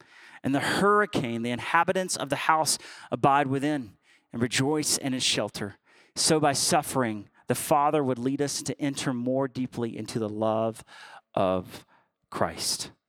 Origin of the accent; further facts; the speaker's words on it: Alabama, United States; I grew up in Alabama, okay? We didn't have a great education system, okay?